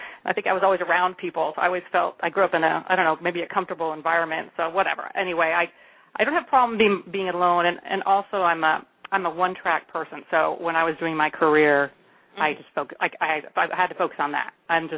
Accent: California, United States; I'm born and raised in California, actually, California girl.

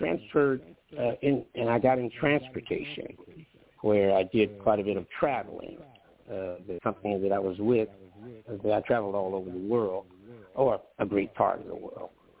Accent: Detroit, Michigan, United States; moved away as an adult; also born or lived in California; I was born in Detroit, Michigan, but I came out to California in 1962, and I became, I was in school then.

